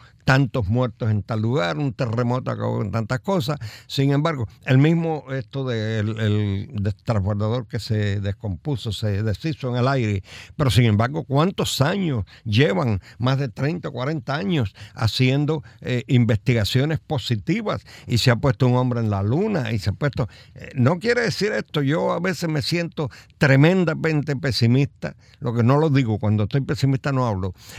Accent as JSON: {"language": "Spanish", "country": "United States", "said": "yo soy también periodista, pero antes de periodista soy norteamericano."}